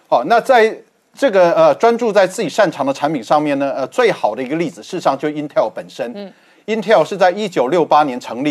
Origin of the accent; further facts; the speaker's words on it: Taiwan; 所以那个以前我们台湾人觉得说在那个科技里面都是小弟